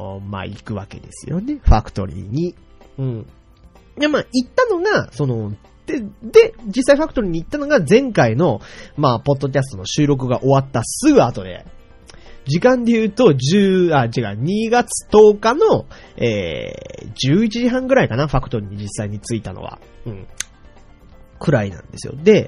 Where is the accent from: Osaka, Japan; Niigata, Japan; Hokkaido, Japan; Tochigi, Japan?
Hokkaido, Japan; 僕はね、こう、どさんこだからあれじゃないですか